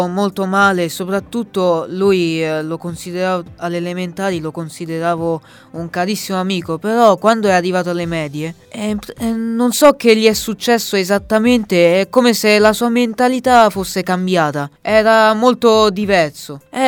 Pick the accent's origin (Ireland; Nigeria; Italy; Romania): Italy; Rome, Lazio; born there; Io sono del Bangladesh, però sono nato qui, qui a Roma. E i miei genitori sono originari del Bangladesh.